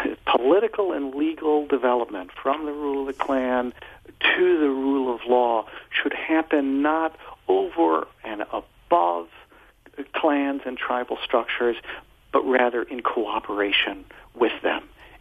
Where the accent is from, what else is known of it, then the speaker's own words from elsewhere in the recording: United States; Oh, well, I like the United States very much as an American